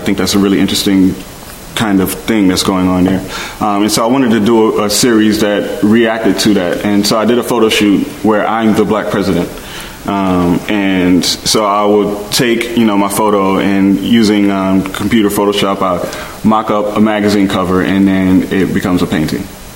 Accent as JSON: {"language": "English", "country": "United States", "said": "Often when I travel places and people find out I'm American, the first thing you'll hear is, oh man, what's up, nigga?"}